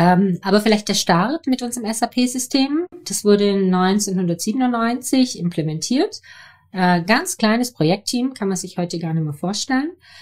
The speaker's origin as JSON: {"language": "German", "region": "Baden-Württemberg", "country": "Germany", "said": "Ich glaube, Ulm gilt nicht als international. Also ich komme hier aus der Region."}